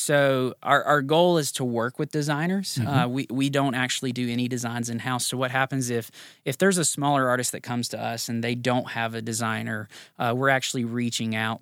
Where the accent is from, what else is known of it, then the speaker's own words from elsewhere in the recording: South Carolina, United States; now in Tennessee, United States; but since moving to Tennessee, I wasn't from Tennessee, I was from South Carolina.